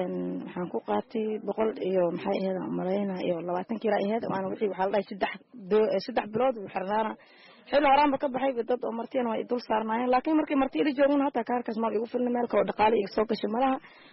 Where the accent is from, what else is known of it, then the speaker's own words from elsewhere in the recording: Saakow, Middle Juba, Somalia; now in Kenya; waxaan ka imaaday aniga degmada saako